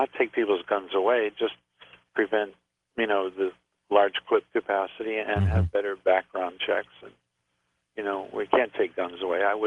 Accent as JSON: {"language": "English", "region": "Connecticut", "country": "United States", "tie": "born there", "also_born_or_lived": "New York / Los Angeles", "moved": "as an adult", "said": "I was born in Connecticut."}